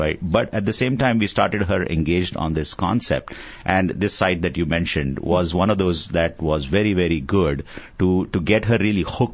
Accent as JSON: {"language": "English", "country": "India", "tie": "born or raised there", "said": "I was growing up in India and we didn't have so much money to go around."}